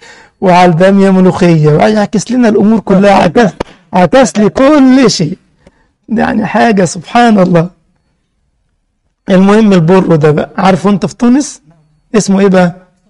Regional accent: Egypt; الكراط ده عندنا في مصر، ما عرفش بقى في سوريا ولا في المغرب والجزائر وتونس

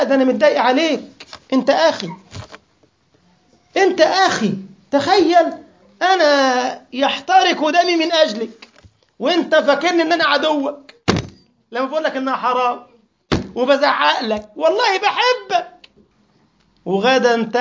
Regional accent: Egypt; ده عامل زي القرموط عندنا في مصر

